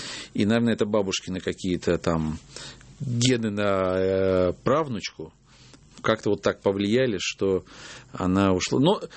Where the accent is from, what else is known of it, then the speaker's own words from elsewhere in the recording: Lviv, Lviv Oblast, Ukraine; born there; Да, я вообще родился во Львове